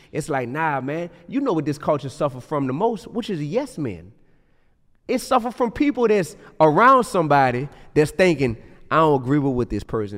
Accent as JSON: {"language": "English", "town": "New Orleans", "region": "Louisiana", "country": "United States", "tie": "born or raised there", "said": "So I live in the Goose, you hear me? I'm from the Goose in New Orleans. That's a part of the East, you hear me?"}